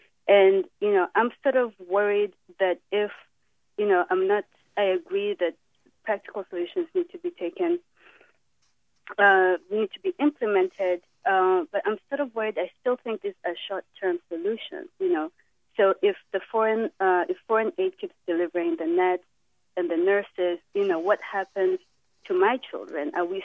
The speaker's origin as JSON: {"language": "English", "country": "Kenya", "said": "Yes, I am Kenyan. … from Harvard Law School."}